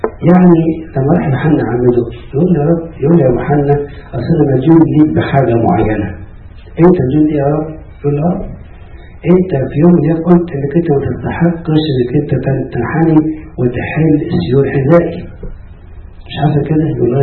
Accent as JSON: {"language": "Arabic", "country": "Egypt", "said": "واحنا كمصريين جايز وقت الخطوبة موجودة إلى حين"}